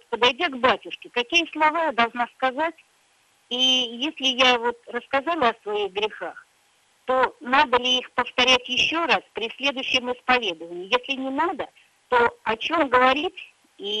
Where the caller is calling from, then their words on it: Krivandino, Moscow Oblast, Russia; я из села Кривандино, это Московская область, Шатурский район.